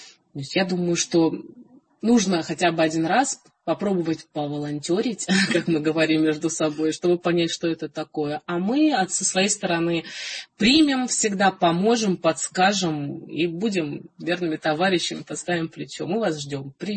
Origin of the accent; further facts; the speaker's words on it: Moscow, Russia; born there; Я родилась в Москве. Родители не были воцерковлены.